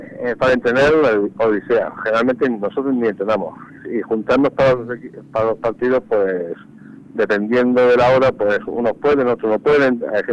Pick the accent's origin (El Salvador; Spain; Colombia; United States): Spain; Carboneras, Andalusia; somos todos gente que ha jugado a fútbol federado y somos todos de Carboneras